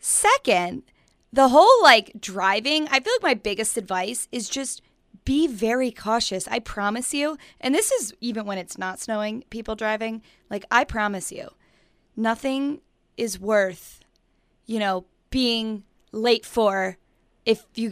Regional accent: New York, United States; also born or lived in Kentucky; I mentally prepare myself, right, growing up in New York and experiencing the feet of snow, the big, you know, plow trucks, ice or salt trucks.

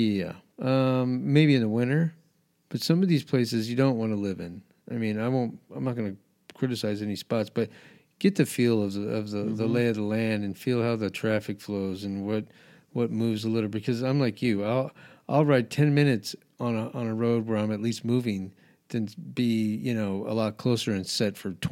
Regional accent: Albuquerque, New Mexico, United States; moved away; also born or lived in San Diego; You know, I grew up in Albuquerque, New Mexico, big city, moved here from San Diego, much bigger city

